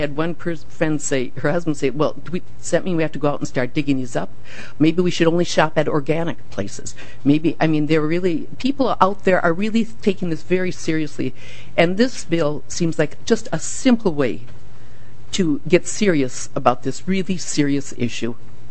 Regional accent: Shorewood, Minnesota, United States; I'm from Shorewood, Minnesota.

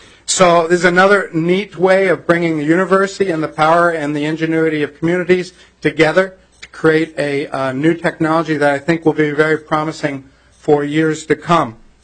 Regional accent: Findlay, Minnesota, United States; The first one that was built was in Findlay, Minnesota, my hometown, and I was part of the building of it.

